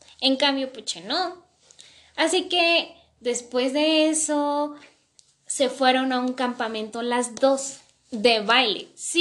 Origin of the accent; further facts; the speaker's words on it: Mexico; yo soy de México.